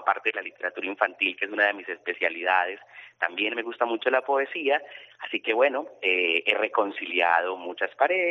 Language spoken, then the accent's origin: Spanish; Medellín, Antioquia, Colombia; a nivel local en Medellín, que es la ciudad de donde vengo